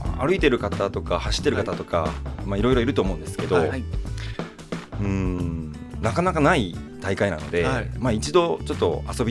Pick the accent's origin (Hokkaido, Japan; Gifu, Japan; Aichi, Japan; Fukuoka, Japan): Fukuoka, Japan; 地元は福岡ですね。